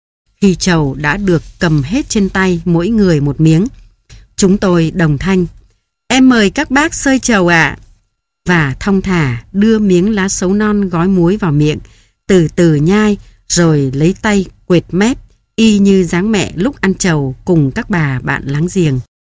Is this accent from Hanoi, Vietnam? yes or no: yes; Hanoi, Vietnam; Nhưng với thành phố quê hương của mình là Hà Nội thì tôi đã chuyển nhà từ phố Bà Triệu khi còn nhỏ, rồi về Yên Phụ cùng bố mẹ và anh chị